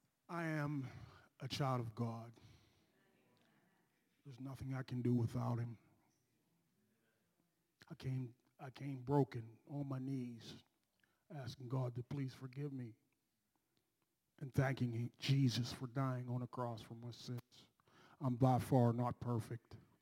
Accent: Canonsburg, Pennsylvania, United States; as Pastor Dennis said. I'm from Canonsburg, Pennsylvania.

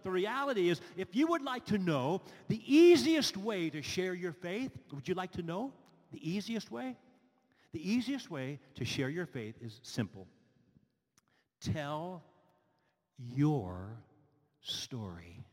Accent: Latrobe, Pennsylvania, United States; And I'm from Latrobe, Pennsylvania. I grew up in Latrobe. I still spend a lot of time with 18 to 20 of my closest high school buddies.

